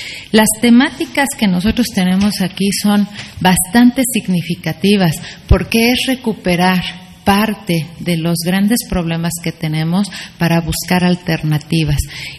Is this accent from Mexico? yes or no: yes; Mexico; Como mexicana, les digo gracias por estar comprometidos con nuestra sociedad.